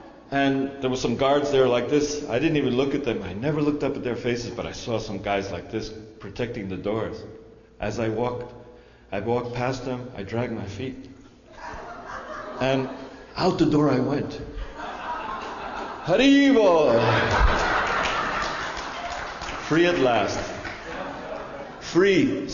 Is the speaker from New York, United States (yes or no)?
yes; New York City, New York, United States; born there; where from New York are you from? He says, from Washington Heights. He says, really? That's where I was born.